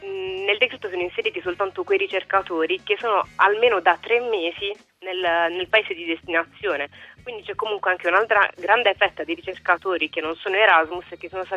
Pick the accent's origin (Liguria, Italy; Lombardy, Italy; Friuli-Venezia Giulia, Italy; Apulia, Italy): Apulia, Italy; now in Durham, United Kingdom; Io sono pugliese, sto studiando vicino a Newcastle, a Durham.